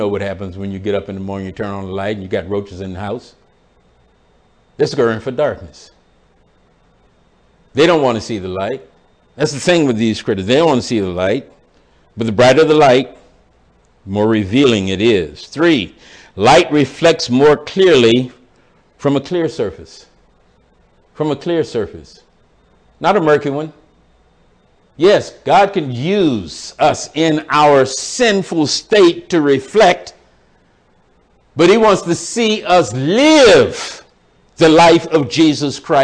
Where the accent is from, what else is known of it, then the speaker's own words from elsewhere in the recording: Florida, United States; Come back into my home state of Florida